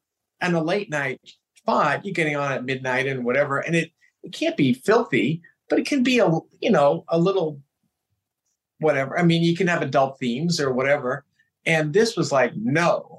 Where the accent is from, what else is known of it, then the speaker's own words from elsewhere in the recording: Boston, Massachusetts, United States; also born or lived in New York; now in Los Angeles, United States; So I'm originally from the Boston area, but I live in Los Angeles now. Yeah, and I lived in New York for a bunch of years, but I still feel like I'm a Bostonian at heart